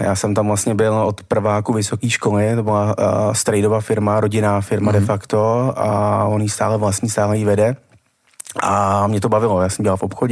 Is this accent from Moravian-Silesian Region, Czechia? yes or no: no; Český Brod, Central Bohemian Region, Czechia; also born or lived in Prague; strávil vlastně až do studování vysoké školy a pak jsem se přestěhoval do Prahy. Takže vlastně jsem narozený v Praze, ale celou dobu jsem bydlel a žil v Českém Brodě. Takže když jsem potřeboval, tak jsem ukázal narozen v Praze, ale když jsem potřeboval zase jinak, takže spíš středočech.